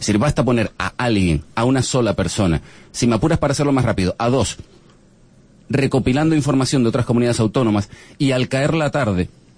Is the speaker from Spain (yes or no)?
yes; Spain; somos españoles